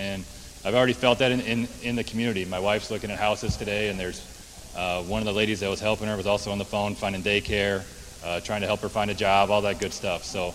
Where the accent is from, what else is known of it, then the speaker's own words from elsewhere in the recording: Iowa City, Iowa, United States; We're all from Iowa City originally, so... it's about a 10-hour drive, maybe 11 if my dad's driving